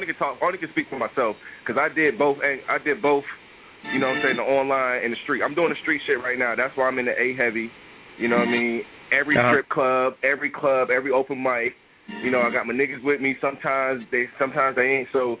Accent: Fort Walton Beach, Florida, United States; I'm from Fort Walton Beach, a small town.

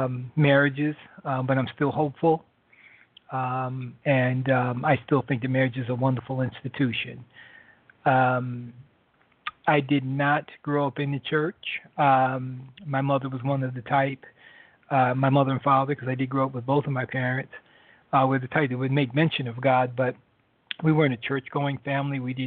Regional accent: Connecticut, United States; also born or lived in Boston; now in Atlanta, United States; We know that. I grew up in New England. I come from New England. Yes, I'm a Patriots fan. I grew up in Connecticut, and I came to Atlanta, Georgia from Boston, Massachusetts, which I lived there for 15 years.

